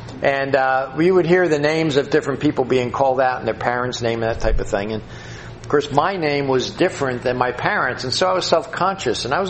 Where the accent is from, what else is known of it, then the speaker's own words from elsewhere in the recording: Toms River, New Jersey, United States; I grew up in Toms River, and in my estimation, I had a great childhood.